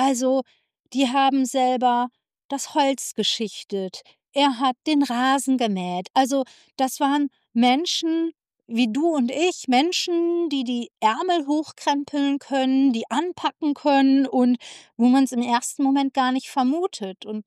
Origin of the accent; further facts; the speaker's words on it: Austria; ich bin auch Österreicherin. Mein Vater kommt aus der Steiermark